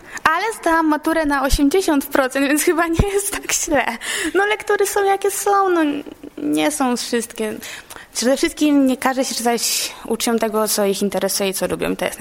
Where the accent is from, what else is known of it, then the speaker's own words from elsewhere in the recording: Płock, Masovian Voivodeship, Poland; Przyjechałam z Płocka, studiuję na drugi rok filologię angielską.